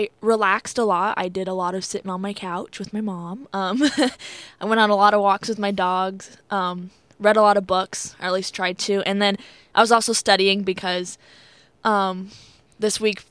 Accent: Coralville, Iowa, United States; So, I'm originally from Coralville, which is right next to Iowa City.

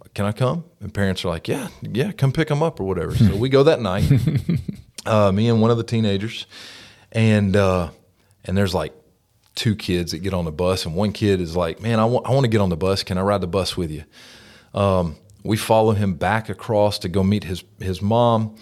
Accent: Jackson, Tennessee, United States; I grew up in Jackson, Tennessee, so I went to Jackson Christian School.

